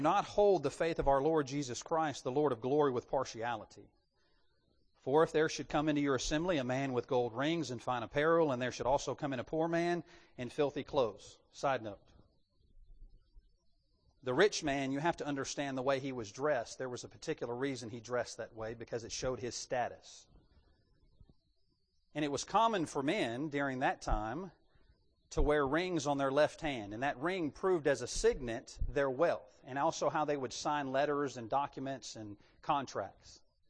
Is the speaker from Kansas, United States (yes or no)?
no; Louisiana, United States; I come from the Deep South in Louisiana. I didn't even hear those things down there. I was raised in the military of different cultures and backgrounds